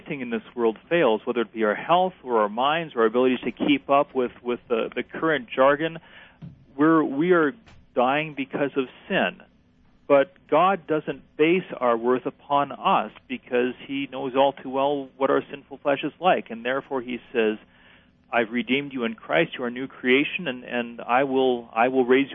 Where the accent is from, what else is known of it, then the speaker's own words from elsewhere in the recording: Seattle, Washington, United States; But then again, I grew up in Seattle, so it was the Seahawks and Mariners.